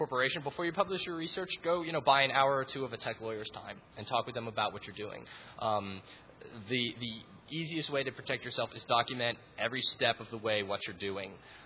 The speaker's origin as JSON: {"language": "English", "town": "Atlanta", "region": "Georgia", "country": "United States", "said": "Like, I'm from Atlanta, and, you know, Coca-Cola has, like, the Coke formula in a vault"}